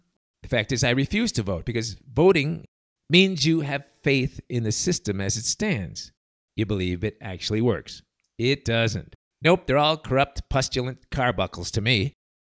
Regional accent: United States; born there; By the way, I'm not undocumented myself. I was born here in the States, but I would love to live in Mexico.

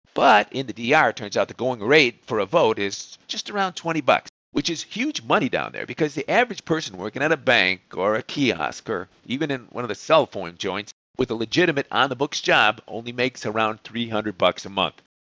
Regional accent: Chicago, Illinois, United States; I said, "Well, I'm used to that. I'm from Chicago."

